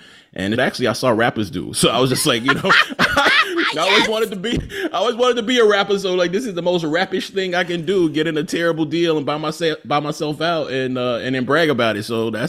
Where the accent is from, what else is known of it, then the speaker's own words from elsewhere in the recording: Jackson, Mississippi, United States; born there; I love that, like, I was born in Jackson.